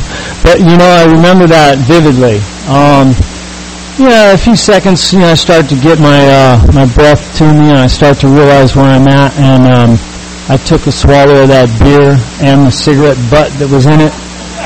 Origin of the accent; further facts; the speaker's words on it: Ocean Beach, United States; I grew up here in Ocean Beach. I grew up in the Ocean Beach area in the 1970s.